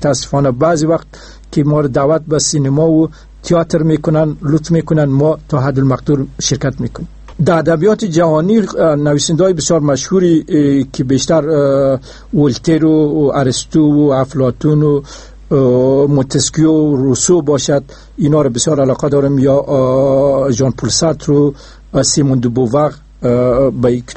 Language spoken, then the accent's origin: Persian; Afghanistan; من در یک قریه، در یک دیه عادی افغانستان متولد شدم، درس‌های متوسطه را اونجا خواندم.